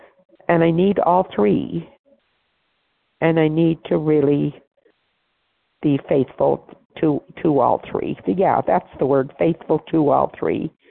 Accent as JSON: {"language": "English", "region": "Idaho", "country": "United States", "said": "Yes, it's … I'm from Idaho. I'm 79."}